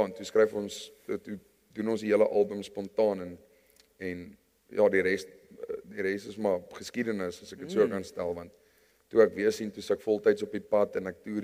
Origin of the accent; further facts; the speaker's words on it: Nylstroom, Limpopo, South Africa; Ek het groot geword in Nylstroom. Net aan die kant Warmbad.